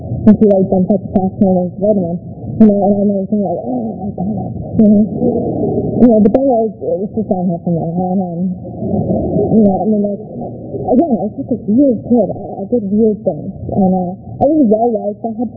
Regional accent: Miami, Florida, United States; now in Washington, United States; I grew up in Miami and I moved to DC.

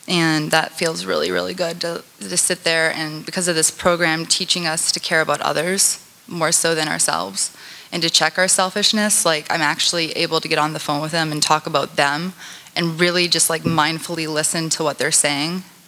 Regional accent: Canada; now in United States; Like, I'm Canadian. Have a green card, and you know, as a foreigner, three strikes and you're out of the country.

